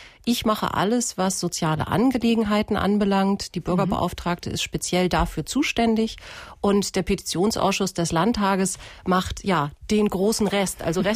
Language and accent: German; Kiel, Schleswig-Holstein, Germany; Ich bin in Kiel geboren und aufgewachsen. Ich bin Tochter eines ägyptischen Vaters, der hier nach Kiel gekommen ist zum Studium